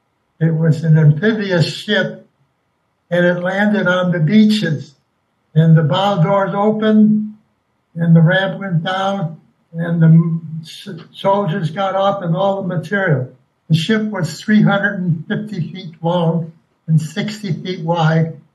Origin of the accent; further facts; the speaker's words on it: Chicago, Illinois, United States; I was born in Chicago, Illinois, 1925. I went to Nash School. When I graduated from Nash School, I went to high school, Austin High School.